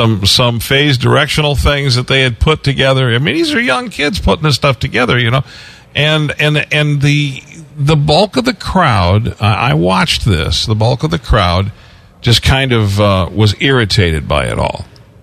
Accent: Detroit, Michigan, United States; hey, I'm originally from Detroit. Do I qualify?

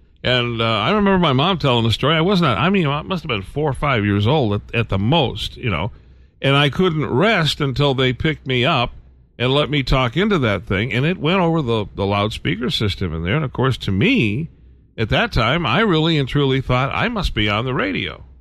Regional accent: Detroit, Michigan, United States; I grew up in the Detroit area, and there was a place called Dearborn Furniture in Dearborn

